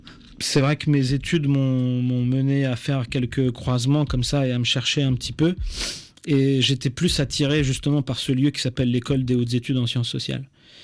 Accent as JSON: {"language": "French", "region": "Île-de-France", "country": "France", "tie": "born or raised there", "said": "pour moi, comme j'ai grandi en France, en banlieue parisienne, les musées, c'était toujours des, entre guillemets, des lieux où on était un peu obligé d'aller."}